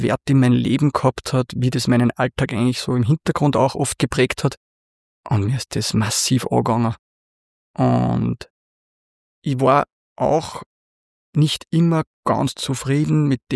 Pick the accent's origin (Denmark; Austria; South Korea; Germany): Austria; Linz, Upper Austria; aufgewachsen bin ich im Zentrum von Urfahr in Linz über der Bäckerei meiner Eltern.